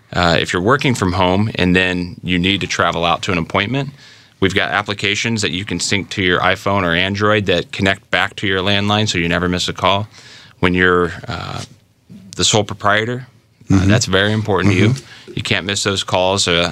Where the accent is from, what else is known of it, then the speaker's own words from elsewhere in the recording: Indianapolis, Indiana, United States; And then I get occasionally get to spend some time in my hometown in Indianapolis.